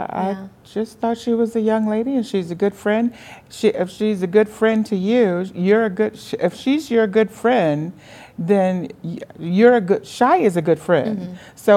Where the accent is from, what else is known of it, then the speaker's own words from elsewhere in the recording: Louisiana, United States; Yeah, she's from we're from South Louisiana.